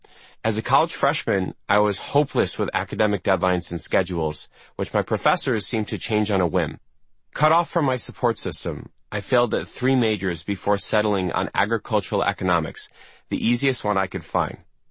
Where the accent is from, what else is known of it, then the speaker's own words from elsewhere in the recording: Skokie, Illinois, United States; Growing up in Skokie, Illinois, it was an uphill for me to focus at school.